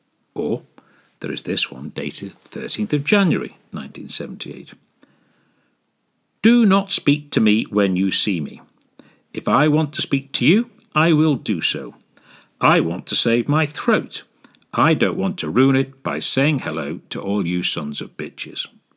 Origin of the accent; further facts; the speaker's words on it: Wigan, North West England, United Kingdom; I first entered a law firm to do some work experience in my hometown of Wigan